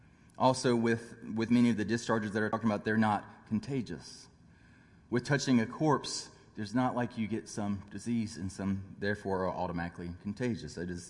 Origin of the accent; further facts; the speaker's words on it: Louisiana, United States; now in Virginia, United States; When I was growing up in Louisiana, many of the people in my small hometown would warn, "Don't touch an armadillo.